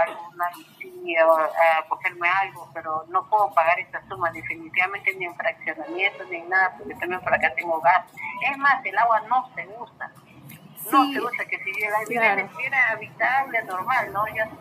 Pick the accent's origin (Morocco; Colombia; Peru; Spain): Peru; Pisco, Ica; nosotros no somos de Ica, soy de Pisco